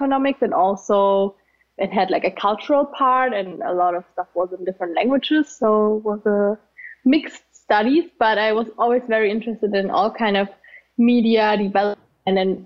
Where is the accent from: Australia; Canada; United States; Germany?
Germany; also born or lived in Ukraine; So I was born in Ukraine, actually. So Eastern Europe, but I moved to Germany when I was like in the age of 7. So I would consider this definitely my home, but yeah, I have some different roots.